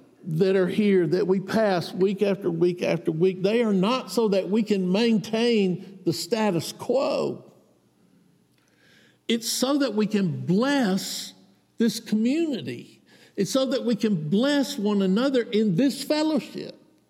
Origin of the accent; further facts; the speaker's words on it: Georgia, United States; I'm from South Georgia. I know about gnats.